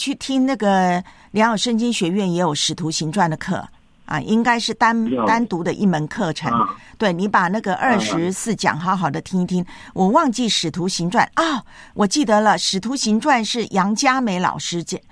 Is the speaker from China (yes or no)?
yes; China; 我们中国人有学嘛，对不对？